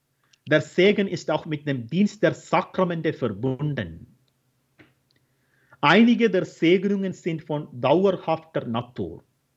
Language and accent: German; India; German is a second language; Ich komme aus Indien und in Indien werden die Häuser jedes Jahr gesegnet.